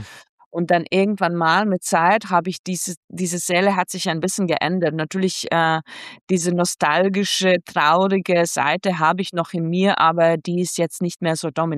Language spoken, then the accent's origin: German; Latvia; Lettland ist meine Heimat, es ist Teil von mir.